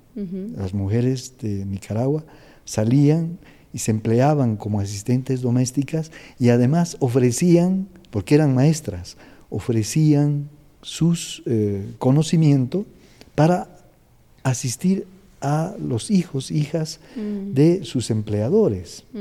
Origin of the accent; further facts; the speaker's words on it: La Paz, Bolivia; pese a que yo soy de La Paz, que es más frío todavía.